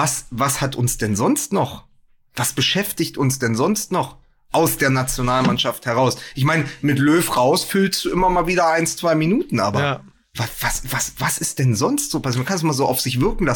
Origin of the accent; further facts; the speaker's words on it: Berlin, Germany; Also als Berliner